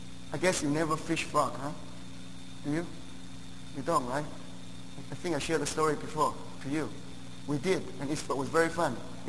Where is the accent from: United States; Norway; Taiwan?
Taiwan; born there; English is a second language; When I was born in Taiwan, we don't have flushing toilet. It's outside.